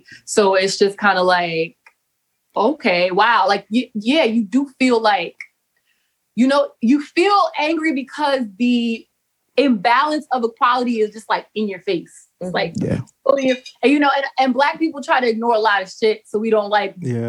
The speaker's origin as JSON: {"language": "English", "town": "Staten Island", "region": "New York", "country": "United States", "tie": "born there", "said": "Anyway, I was born here. I was born in Staten Island."}